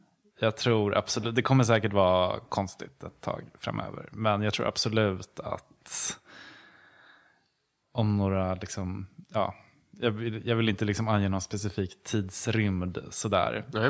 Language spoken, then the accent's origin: Swedish; Gävle, Gävleborg County, Sweden; jag kommer från Gävle. Alltså det är en väldigt sportig stad.